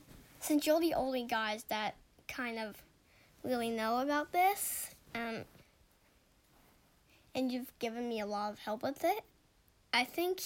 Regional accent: Portland, Oregon, United States; I am 7 years old, and I am from Portland, Oregon.

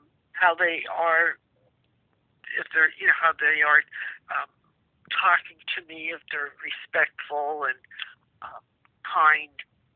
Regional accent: Wilkes-Barre, Pennsylvania, United States; now in Philadelphia, United States; And I think moving down to Philadelphia changed everything. It was just totally different than growing up in Wilkes-Barre. I never expected to move away from, you know, all my family up there.

